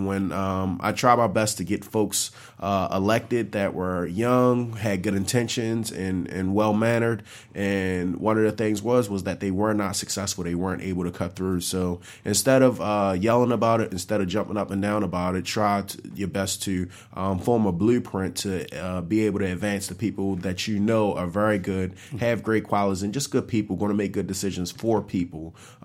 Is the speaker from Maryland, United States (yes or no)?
yes; Baltimore, Maryland, United States; Born and raised in Baltimore City.